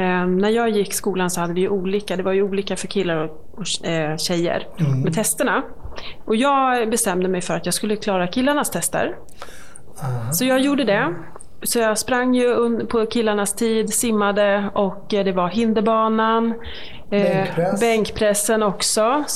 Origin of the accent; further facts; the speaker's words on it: Malmköping, Södermanland, Sweden; Jag är uppvuxen i Malmköping, så det är ju Sörmland.